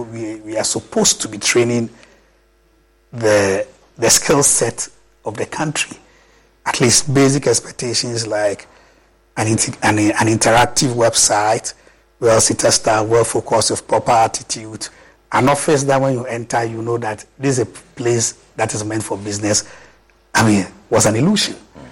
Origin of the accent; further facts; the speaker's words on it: Eastern Region, Ghana; is a Ghanaian. I come from the Ibuakwa South constituency. I had most of my schooling here in Ghana, a few top-ups abroad.